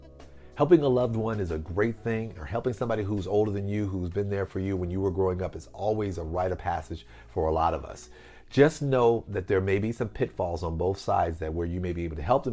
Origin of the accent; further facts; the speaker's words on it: Pine Bluff, Arkansas, United States; Like in my hometown of Pine Bluff, Arkansas, my mother went to Southeast High School